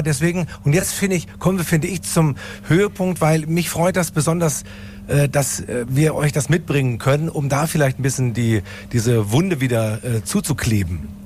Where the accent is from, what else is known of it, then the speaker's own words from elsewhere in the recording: Tübingen, Baden-Württemberg, Germany; tausende Enten auf dem Neckar in meiner Heimatstadt Tübingen.